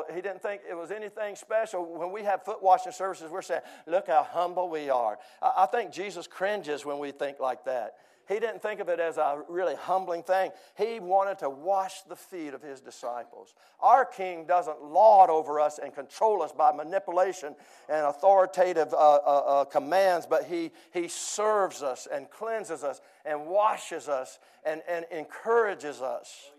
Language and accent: English; Georgia, United States; Not like when I was growing up in South Georgia.